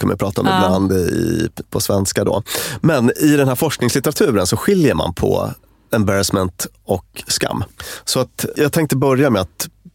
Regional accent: Luleå, Norrbotten County, Sweden; En typisk grej när jag växte upp i Luleå var att man hade sån här typ Converse på sig när det var minus 27.

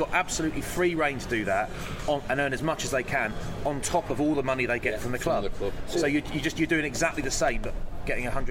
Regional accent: South East England, United Kingdom; You know, I'm from Kent.

